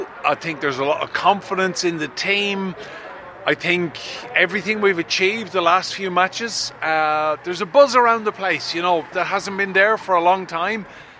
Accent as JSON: {"language": "English", "town": "Enniscorthy", "region": "County Wexford", "country": "Ireland", "said": "I'm a broadcaster, journalist. I'm from Enniscorthy, County Wexford, and a lifelong Ireland fan home and away."}